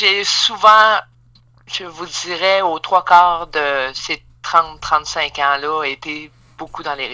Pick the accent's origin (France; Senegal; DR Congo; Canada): Canada; Rivière-du-Loup, Quebec; now in Saint-Pascal, Canada; Nous, on est tous deux du Bas-Saint-Laurent. Moi, je suis née à Rivière-du-Loup et Daniel à Sainte-Rita. C'est une petite paroisse un petit peu plus en arrière de Rivière-du-Loup. Et bien sûr, maintenant, on est tous les deux domiciliés à Saint-Pascal-de-Kamouraska.